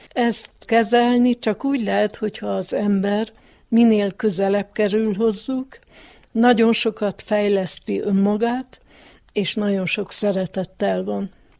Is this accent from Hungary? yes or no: no; Joseni, Harghita, Romania; Gyergyó alfaluban születtem, itt is lakom, itt is dolgoztam